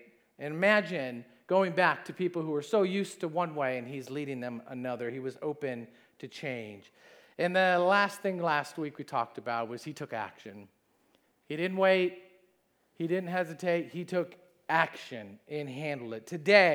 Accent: Michigan, United States; and I think just growing up in Michigan, this was a common thing.

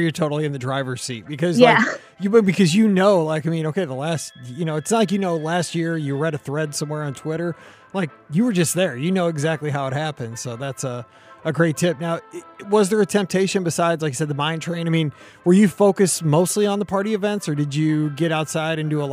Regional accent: Midwest, United States; I'm from the Midwest. We don't get to do that.

